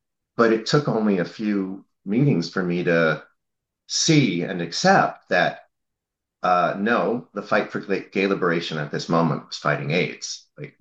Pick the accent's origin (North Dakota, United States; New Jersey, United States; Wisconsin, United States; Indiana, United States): New Jersey, United States; I went to school in New Jersey, I grew up in New Jersey, close to New York City